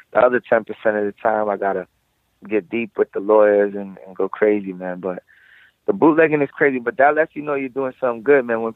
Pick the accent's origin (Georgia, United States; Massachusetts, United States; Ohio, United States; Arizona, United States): Massachusetts, United States; Lawrence; This year, we usually just do it in my hometown. Like I told you, Lawrence, Mass is the poorest city in Massachusetts, so it really needs it.